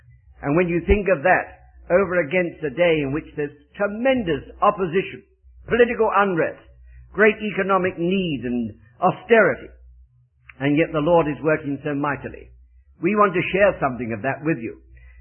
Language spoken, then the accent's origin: English; London, United Kingdom; accent: Cockney; I bring with me a very, very English accent. Although perhaps you wouldn't believe it, I was born in London within the sound of the old Bow Bells and originated with a Cockney accent.